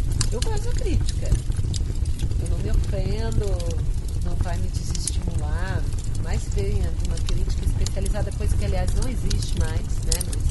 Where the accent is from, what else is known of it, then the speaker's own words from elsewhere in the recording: Brazil; Como nós, brasileiros, lidamos com os nossos... Com os nossos panos, com os nossos panos de casa